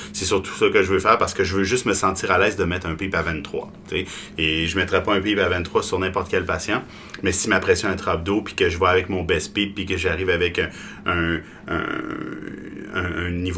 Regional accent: Quebec, Canada; au Québec, nous autres, on vient du Québec

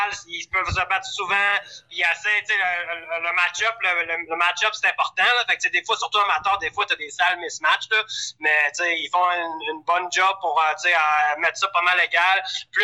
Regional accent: Lévis, Quebec, Canada; Moi, je viens de Lévis.

